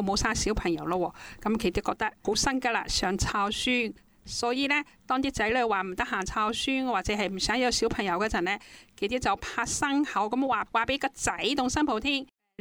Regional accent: China; 我哋中国人啦，特别系老一辈嘅中国人咧

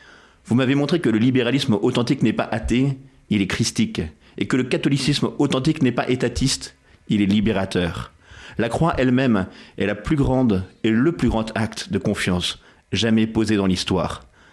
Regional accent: Versailles, Île-de-France, France; born there; Moi, je suis né à Versailles, donc d'une famille franco-américaine avec des parents qui travaillaient. Et c'est vrai qu'on a un milieu plutôt privilégié dans la banlieue ouest.

